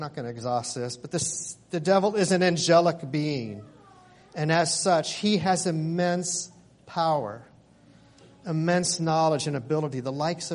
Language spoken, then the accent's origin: English; Atlanta, Georgia, United States; When I was growing up in Atlanta in the 60s